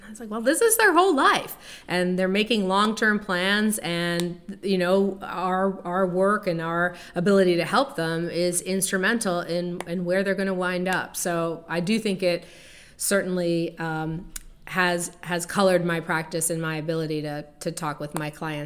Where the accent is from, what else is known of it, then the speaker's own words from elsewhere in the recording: Canada; now in United States; even though I'm from Canada, which is clearly not as big a jump as coming from, say, Asia